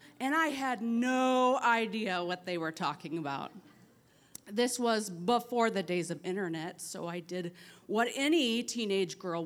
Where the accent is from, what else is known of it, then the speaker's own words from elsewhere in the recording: Dillingham, Alaska, United States; So I grew up in Dillingham, small town in Southwest Alaska.